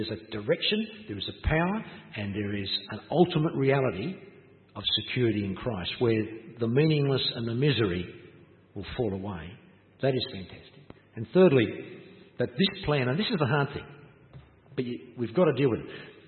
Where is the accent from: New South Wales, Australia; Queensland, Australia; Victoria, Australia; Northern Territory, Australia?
Queensland, Australia; Townsville; I grew up in Townsville, Queensland, where the rain was warm. We just did everything in the rain.